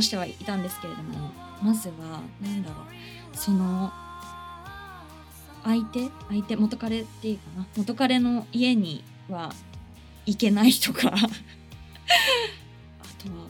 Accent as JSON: {"language": "Japanese", "town": "Urawa", "region": "Saitama", "country": "Japan", "tie": "born or raised there", "said": "で、5月が浦和駅、私の地元。"}